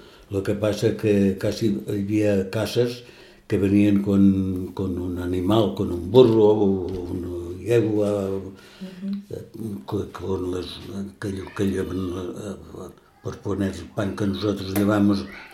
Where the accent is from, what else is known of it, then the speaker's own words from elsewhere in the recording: Monclar de Berga, Catalonia, Spain; born there; Yo nací en Monclar de Berga, un pueblecito que hay de Carlado.